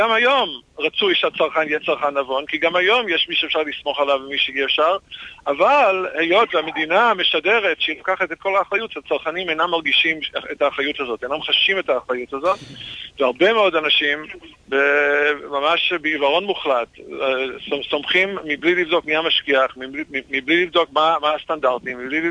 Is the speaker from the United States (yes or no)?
yes; United States; moved away; אני דרך אגב, יליד ארצות הברית, גדלתי במקום שכשרות נמצא בתחרות אישית.